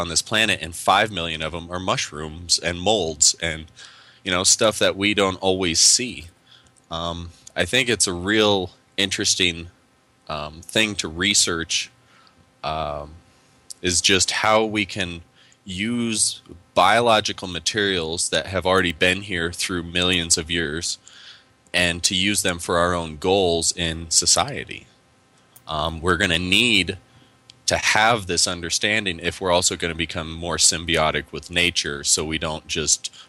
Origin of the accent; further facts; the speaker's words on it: Colorado, United States; Yes, I'm born and raised in Teller County, just west of Colorado Springs.